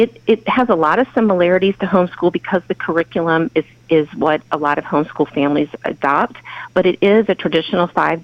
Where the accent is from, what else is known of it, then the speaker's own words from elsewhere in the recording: Louisiana, United States; And of course, we're from Louisiana, so we like to celebrate things.